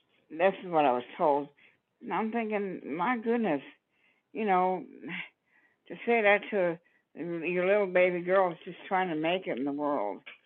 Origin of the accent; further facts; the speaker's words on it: Wichita, Kansas, United States; also born or lived in Oklahoma City, United States; okay, I was born in Oklahoma City, but I guess my parents moved to Wichita when I was a baby.